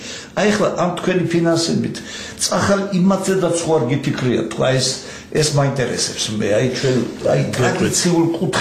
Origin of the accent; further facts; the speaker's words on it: Zestaponi, Imereti, Georgia; მე თანაც იმ ქალაქიდან ვარ, სადაც ესე იგი მოწმე ვარ